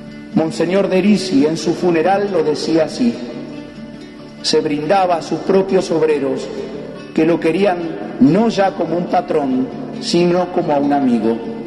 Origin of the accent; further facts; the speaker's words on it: Argentina; nos permitan recuperar nuestra identidad como argentinos